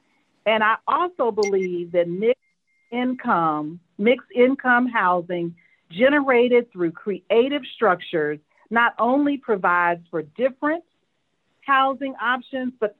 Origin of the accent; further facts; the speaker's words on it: Houston, Texas, United States; I was born and raised in Third Ward, Texas, and I am currently a resident of Third Ward, Texas.